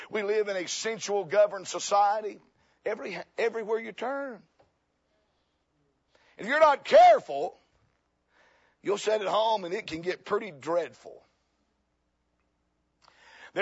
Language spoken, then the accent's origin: English; South Carolina, United States; now in Kentucky, United States; I'm originally from South Carolina. I've been in Kentucky for 30 years.